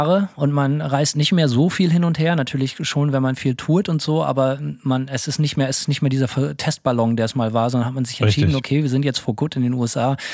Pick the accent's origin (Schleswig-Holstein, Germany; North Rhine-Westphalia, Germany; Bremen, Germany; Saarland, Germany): Bremen, Germany; Ich bin in Bremen aufgewachsen, da gibt es den Freimarkt, das jährliche Volksfest, allein seit 1000 Jahren.